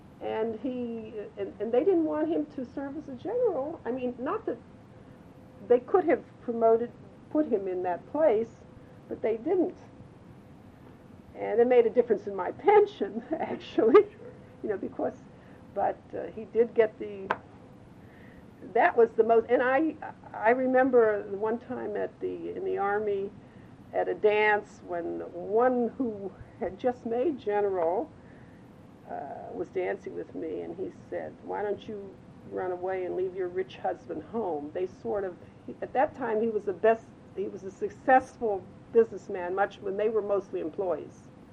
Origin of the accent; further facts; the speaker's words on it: Donora, Pennsylvania, United States; we went back to Denora, which was my hometown